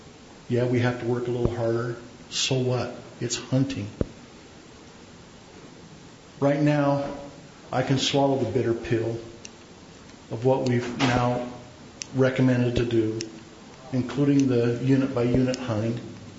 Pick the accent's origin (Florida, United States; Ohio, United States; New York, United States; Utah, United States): Utah, United States; West Jordan; I'm from West Jordan.